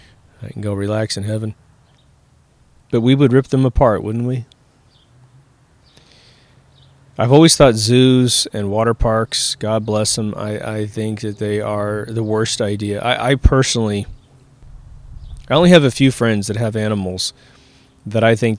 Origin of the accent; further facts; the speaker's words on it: Kansas, United States; I'm always talking about how I come from Kansas.